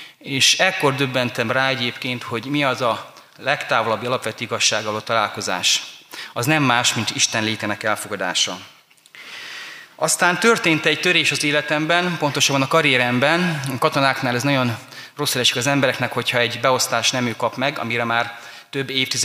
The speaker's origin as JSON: {"language": "Hungarian", "town": "Encs", "region": "Borsod-Abaúj-Zemplén", "country": "Hungary", "tie": "born or raised there", "said": "Encsen nevelkedtem egy kis borsodi faluban."}